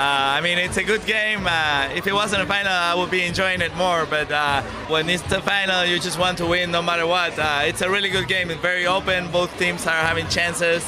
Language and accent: English; Buenos Aires, Argentina; English is a second language; now in Dublin, Ireland; I'm from Buenos Aires, the capital. Yeah, so I've been in Dublin for the last 4 months.